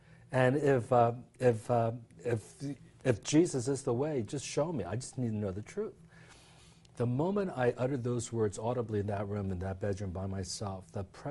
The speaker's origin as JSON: {"language": "English", "town": "Baltimore", "region": "Maryland", "country": "United States", "tie": "born or raised there", "said": "At the Baltimore Civic Center, where I grew up in Maryland, they had sold out in a matter of hours, 15,000 tickets."}